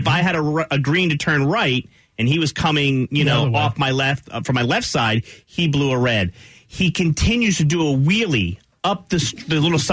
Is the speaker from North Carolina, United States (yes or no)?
yes; Waxhaw, North Carolina, United States; So, yesterday, I'm in Waxhaw, my hometown, and I have a green arrow to turn right